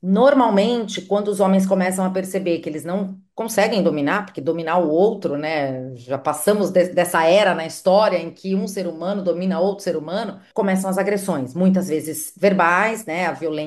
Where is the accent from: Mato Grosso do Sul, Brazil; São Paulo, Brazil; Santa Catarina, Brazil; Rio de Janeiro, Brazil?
São Paulo, Brazil; Santos; eu sou de uma cidade aqui do litoral de São Paulo, eu sou de Santos